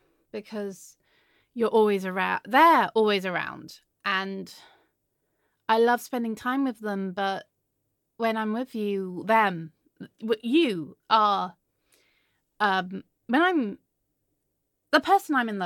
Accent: England, United Kingdom; It's just more like an affinity for tea because I'm English.

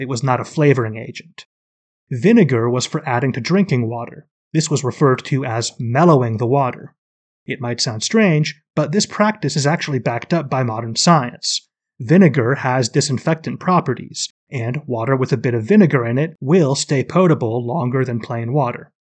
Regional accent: Seattle, Washington, United States; I grew up in the Capitol Hill neighborhood, right in the city, and went to St. Joe's as a kid. I moved back here a couple years ago, although obviously not to Capitol Hill, which has become insanely expensive.

